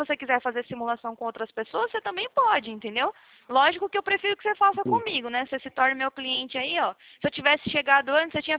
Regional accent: Atibaia, São Paulo, Brazil; eu sou daqui de Atibaia, não é muito longe, não, é interior de São Paulo também.

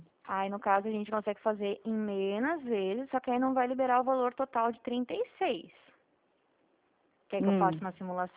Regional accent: Dracena, São Paulo, Brazil; eu sou de Dracena, no interior do estado de São Paulo.

